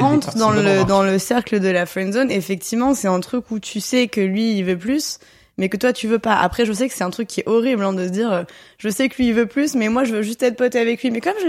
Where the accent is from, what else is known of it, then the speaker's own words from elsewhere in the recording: Lille, Hauts-de-France, France; now in Paris, France; Alors, je suis parisienne depuis 6 ans.